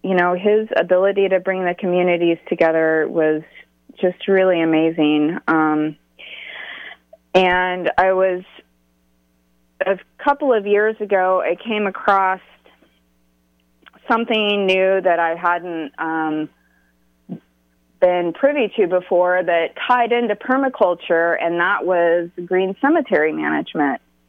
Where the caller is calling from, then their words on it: Lawrence, United States; and I'm calling from Lawrence.